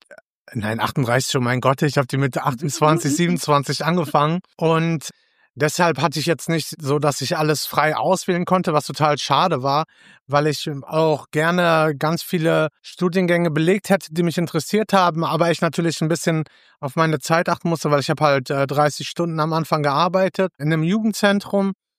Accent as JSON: {"language": "German", "town": "Gelsenkirchen", "region": "North Rhine-Westphalia", "country": "Germany", "said": "Ich komme halt aus Gelsenkirchen"}